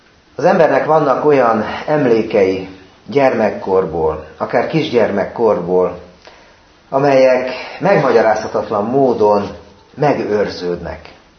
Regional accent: Budapest, Hungary; Belvárosban, Budapest belvárosában nőttem föl egy nagy társasházban

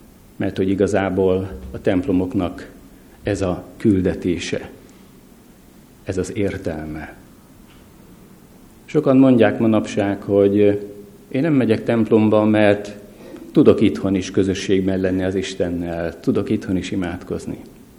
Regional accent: Eastern Hungary, Hungary; Magyarország keleti végén nőttem fel, kisgyerekként mindenre volt lehetőségünk

